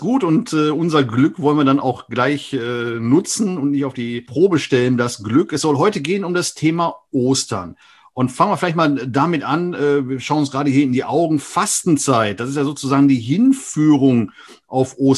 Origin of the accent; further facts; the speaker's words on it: Rhineland, Germany; Finde ich auch in Ordnung, gerade als Rheinländer, das auch ein Stück weit flexibel zu handhaben an der Stelle.